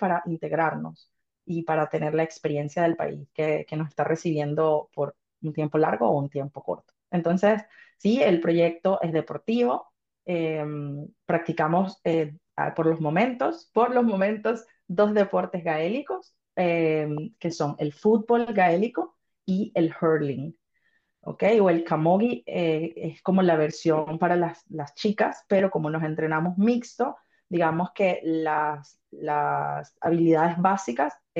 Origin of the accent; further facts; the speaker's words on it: Venezuela; now in Ireland; como bien dijiste. Yo soy venezolana, vivo en Irlanda desde hace 10 años